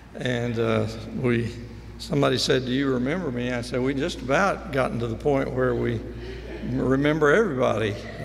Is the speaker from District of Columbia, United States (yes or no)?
no; Springfield, Missouri, United States; I grew up in Springfield, Missouri. I used to drive in from Stratford, a little town outside.